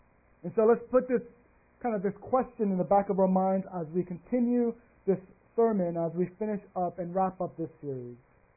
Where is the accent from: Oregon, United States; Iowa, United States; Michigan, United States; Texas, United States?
Texas, United States; As many of y'all know, I am originally from Texas